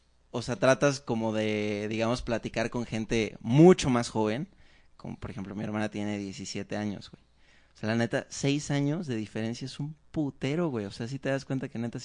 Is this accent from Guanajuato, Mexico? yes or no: yes; Salamanca, Guanajuato, Mexico; nosotros somos de Salamanca, y el hecho de que hubiera, no sé, unos 15 años en Irapuato